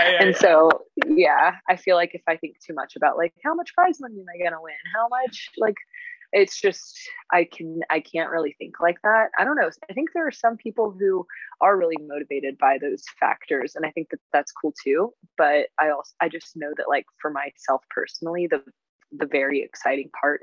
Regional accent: United States; And as an American, there's just so much competition.

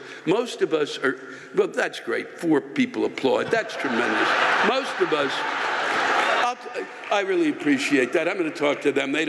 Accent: Long Island, New York, United States; I was born on Long Island, have lived here my entire life, and have family here.

